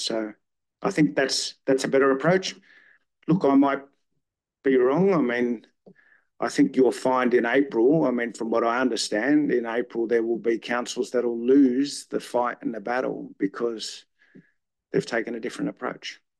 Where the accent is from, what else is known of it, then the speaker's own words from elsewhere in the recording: Croydon, London, United Kingdom; born there; I mean, I was born in Croydon.